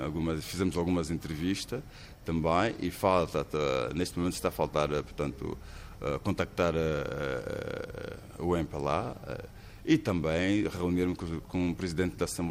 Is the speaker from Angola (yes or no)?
yes; Angola; Entendemos que somos angolanos, não é verdade? Independentemente de estar a residir no estrangeiro, não é?